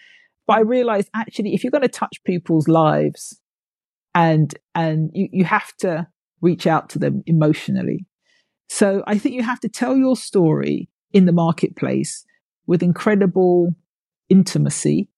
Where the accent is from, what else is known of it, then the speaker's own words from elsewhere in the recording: United Kingdom; I'm like, I'm British. I hate talking about myself.